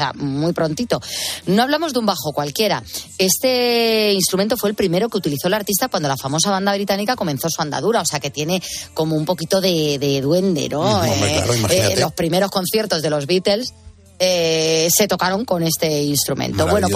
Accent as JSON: {"language": "Spanish", "town": "Madrid", "region": "Community of Madrid", "country": "Spain", "said": "pues yo soy de Carabanchel"}